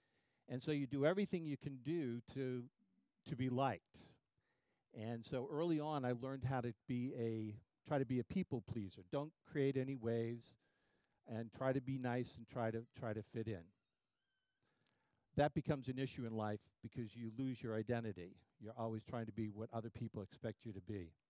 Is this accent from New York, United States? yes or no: no; Brockton, Massachusetts, United States; also born or lived in Stoughton; originally are from the South Shore. Cindy and I met in high school, went to Whitman Hanson High School. I was born in Brockton, Mass., the Brockton Hospital, and lived in Stoughton when I was first born.